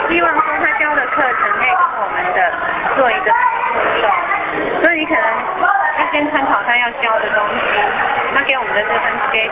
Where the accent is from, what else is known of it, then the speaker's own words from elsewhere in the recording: China; 其实当然都被我们中国人那么错用。